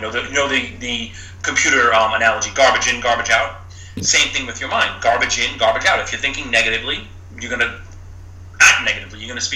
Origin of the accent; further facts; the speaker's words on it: New York, United States; I grew up on Staten Island.